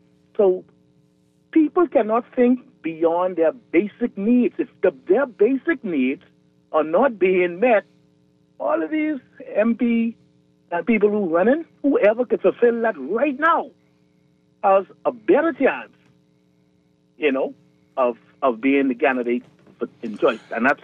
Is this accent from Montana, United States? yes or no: no; Golden Isles, Georgia, United States; Listen, I'm from Golden Isles.